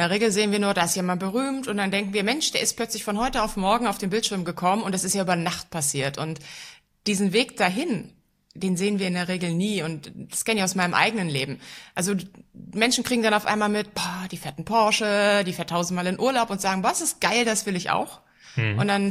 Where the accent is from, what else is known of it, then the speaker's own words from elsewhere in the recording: Berlin, Germany; In Berlin. Ich bin eine gebürtige Berlinerin.